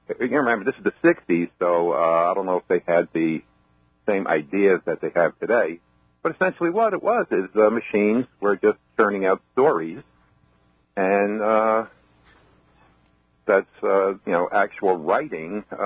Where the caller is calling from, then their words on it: Woodbridge, New Jersey, United States; I'm calling from Woodbridge, New Jersey.